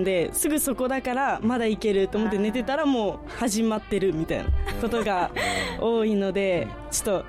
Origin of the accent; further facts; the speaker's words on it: Kumamoto, Japan; あ、はい、私も地元が熊本なので。